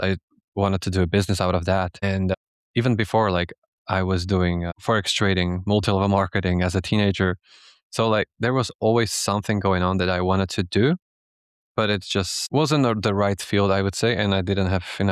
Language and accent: English; Slovakia; Yeah, so I am based in Slovakia. I am from Slovakia, but I traveled to the US and UAE all across the world for work.